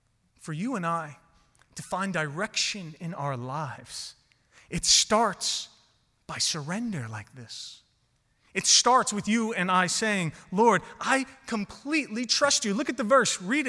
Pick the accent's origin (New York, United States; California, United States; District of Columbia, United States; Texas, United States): New York, United States; because I'm from New York, and you don't do it till, you know.